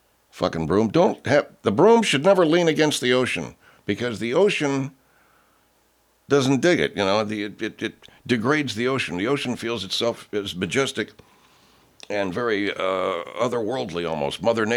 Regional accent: Arcadia, California, United States; Invasion of the Body Snatchers was filmed in part in my old town of Sierra Madre, north of my hometown of Arcadia.

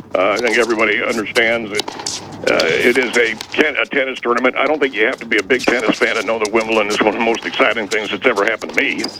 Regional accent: Knoxville, Tennessee, United States; I started on local playgrounds where I grew up in Knoxville, Tennessee.

